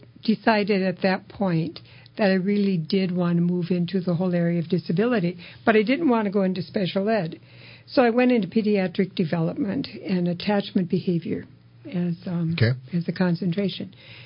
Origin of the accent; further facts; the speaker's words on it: Iowa, United States; I grew up in Northwest Iowa, way out in the snow belt.